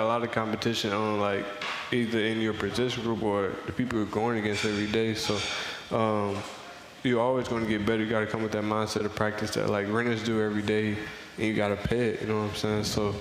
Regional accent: Missouri, United States; knowing I'm from Missouri, is a blessing, to be honest.

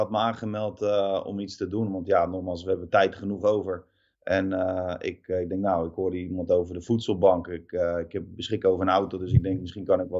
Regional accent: South Holland, Netherlands; Dus straks ga ik hier in Alphen of in Gouda, waar ik ook regelmatig natuurlijk kom, waar ik vandaan kom.

